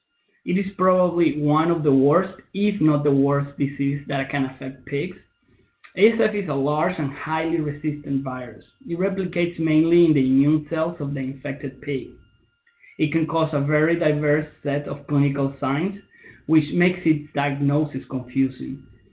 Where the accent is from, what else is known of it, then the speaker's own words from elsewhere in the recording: Venezuela; also born or lived in Russia; So I am originally from Venezuela, where I obtained my DVM. I lived for 6 years in Russia